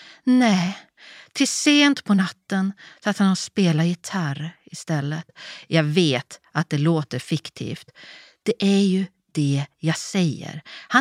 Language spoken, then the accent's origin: Swedish; Västerbotten County, Sweden; Där hemma i Västerbottens små inlandskommuner var det ont om den typen.